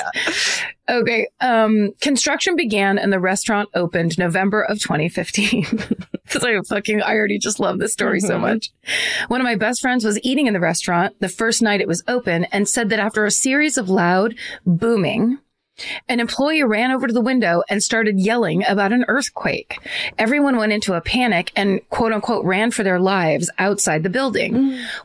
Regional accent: Meridian, Mississippi, United States; I'm from Meridian, Mississippi. And when news broke in 2015 that we were getting an IHOP, Meridianites literally lost their minds.

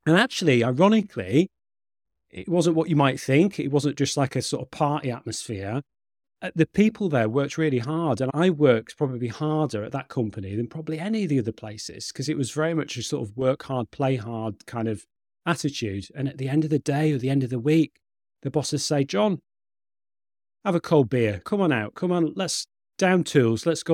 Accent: North West England, United Kingdom; now in Norfolk, United Kingdom; I run my own small practice working from my home in Norfolk. I'm originally from Lancashire, if you may have guessed that, or Norfolk boy originally.

